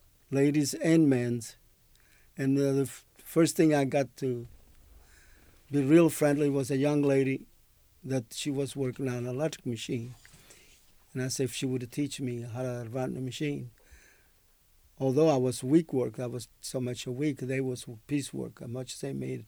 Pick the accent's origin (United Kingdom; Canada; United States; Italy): Italy; when I came from Italy, I only knew how to sew.